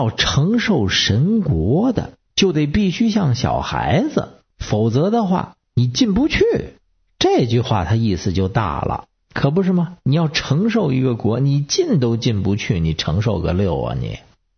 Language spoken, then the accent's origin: Chinese; Beijing, China; ，下次我有机会再接着跟您聊。